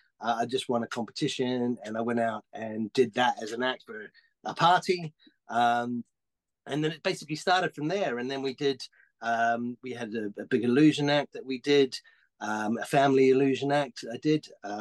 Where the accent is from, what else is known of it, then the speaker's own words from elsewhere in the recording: New Zealand; I grew up in New Zealand